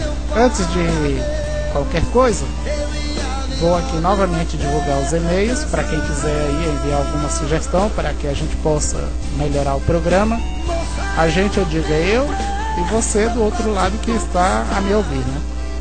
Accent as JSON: {"language": "Portuguese", "town": "Brasília", "region": "Federal District", "country": "Brazil", "tie": "born or raised there", "said": "Nasci aqui em Brasília mesmo, dia 18 de 10 de 1976."}